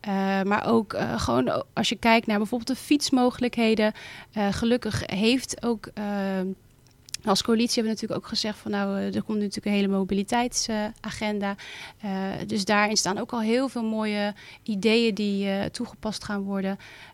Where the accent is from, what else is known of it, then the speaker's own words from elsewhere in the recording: South Holland, Netherlands; ik kom officieel natuurlijk van Overflakke. Dus daar is het wat breder, wat uitgestrekter.